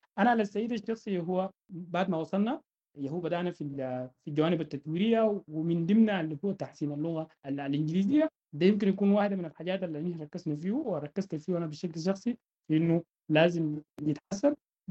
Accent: Sudan; وأنا من السودان.

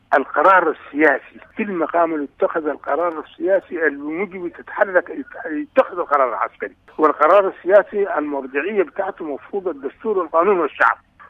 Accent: Sudan; نعم أنا من السودان

